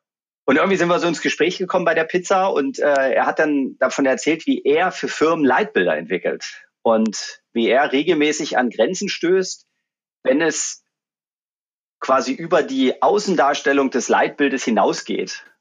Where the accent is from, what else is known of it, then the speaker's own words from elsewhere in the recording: Magdeburg, Saxony-Anhalt, Germany; Ich bin ja in Magdeburg aufgewachsen. Ich war 11, als die Wende war.